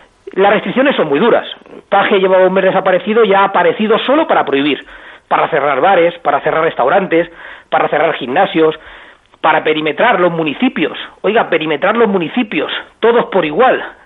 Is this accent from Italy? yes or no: no; Castilla-La Mancha, Spain; Pues esto es lo que tenemos en mi tierra.